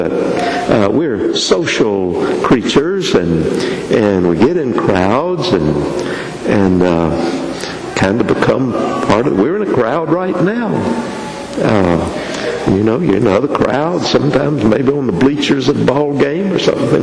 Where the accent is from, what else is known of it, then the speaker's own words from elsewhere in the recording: Barnesville, Georgia, United States; It was in my hometown of Barnesville, Georgia, and I was probably 12 or 13 years old